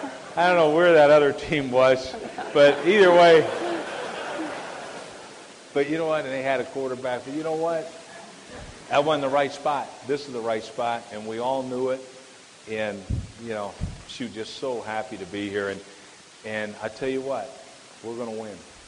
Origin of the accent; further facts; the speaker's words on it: Toronto, Ontario, Canada; yes, I grew up in Toronto, and I know the passion of this community.